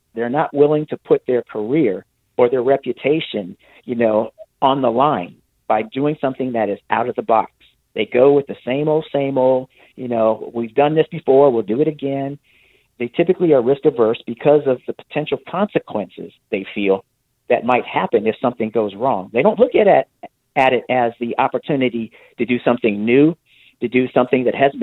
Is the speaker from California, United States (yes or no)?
yes; California, United States; But it absolutely made me uncomfortable because here I am growing up in Northern California in the Bay Area.